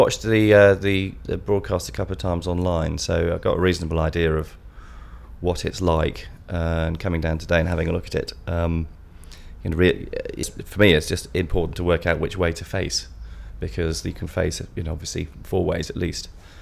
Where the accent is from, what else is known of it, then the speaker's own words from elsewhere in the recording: Manchester, North West England, United Kingdom; I was born on the 7th of May 1958 and I'm from Manchester.